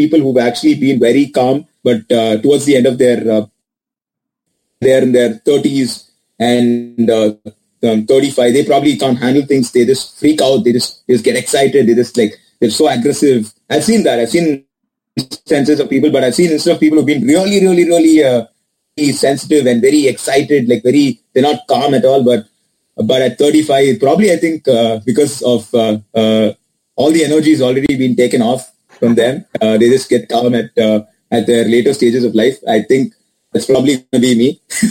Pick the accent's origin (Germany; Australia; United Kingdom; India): India; Chennai, Tamil Nadu; now in Boston, United States; The thing is, the part of Chennai is my home. Whatever happens, Chennai will always be my home. That's I'm a Chennai boy.